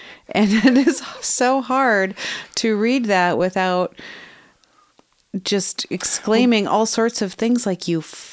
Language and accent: English; Minnesota, United States; now in Greenfield, United States; Minnesotan. We need garages. Yeah. I grew up with a garage.